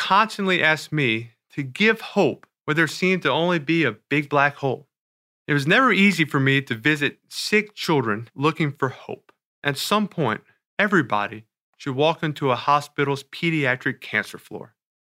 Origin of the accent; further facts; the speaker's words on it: New Orleans, Louisiana, United States; In New Orleans, my hometown, Hurricane Katrina shuttered their classrooms and forced thousands to migrate and finish school in other parts of the country.